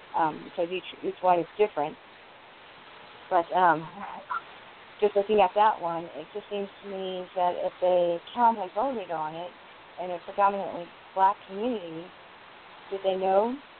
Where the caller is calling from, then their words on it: California, United States; Hi, I'm calling from California.